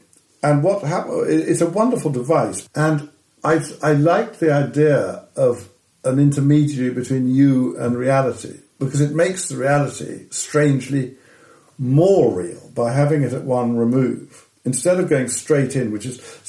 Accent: Phnom Penh, Cambodia; I grew up in Cambodia, which was the setting for Lord Jim. And I remember Peter O'Toole coming through our house in Phnom Penh in 63 or 64

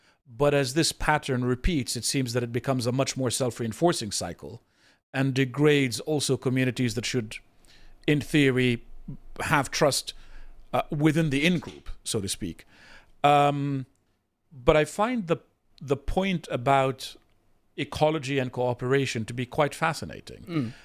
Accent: Lebanon; I'm from Lebanon

